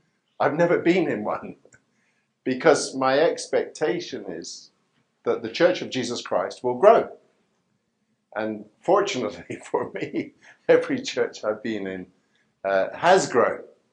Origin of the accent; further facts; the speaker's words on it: Scotland, United Kingdom; also born or lived in India; When I was still quite young, we returned to the United Kingdom, and my father was a church planter in Scotland. That's where I was brought up.